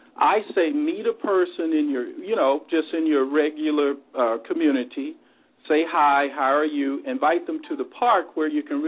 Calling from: Los Angeles, California, United States

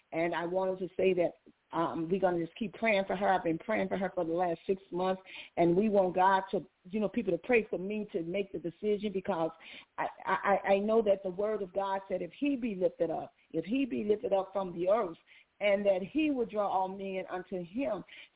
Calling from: Chicago, Illinois, United States; I'm calling from Chicago, Bronzeville Community

